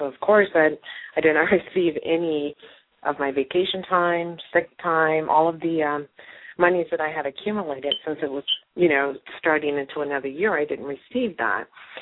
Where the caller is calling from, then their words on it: Cleveland, Ohio, United States; I'm calling from Cleveland.